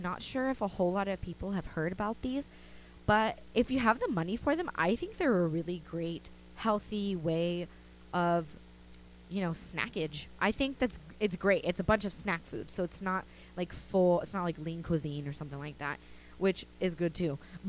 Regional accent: California, United States; I mean, I'm from SoCal, but I'm not from the South.

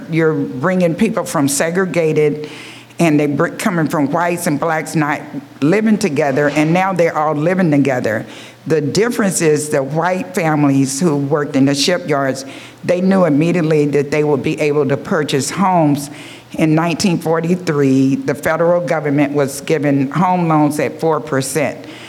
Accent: Marietta, Georgia, United States; it brings back lots of memories of me growing up in Marietta, Georgia. I grew up in a time of segregation

